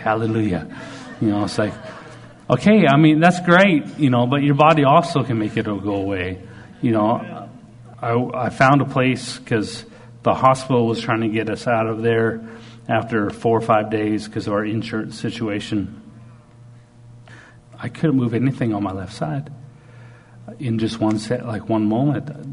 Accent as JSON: {"language": "English", "country": "Canada", "said": "I'm Canadian mostly"}